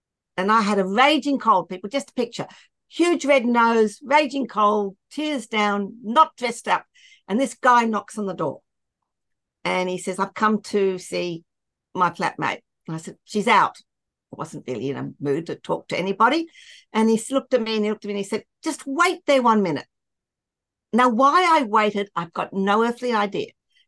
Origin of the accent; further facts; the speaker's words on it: Canberra, Australian Capital Territory, Australia; I grew up in Canberra, which is our capital city in Australia.